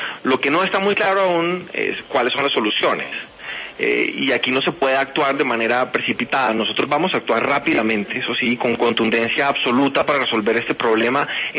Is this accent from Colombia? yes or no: yes; Barranquilla, Atlántico, Colombia; Yo entiendo el problema, lo siento muy de cerca, yo soy de Barranquilla.